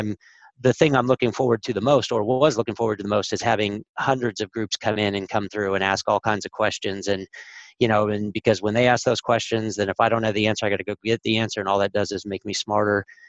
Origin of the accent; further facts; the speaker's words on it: Kansas City, Missouri, United States; he has an offer and it's my hometown, Kansas City Royals. My family's from there, whatever.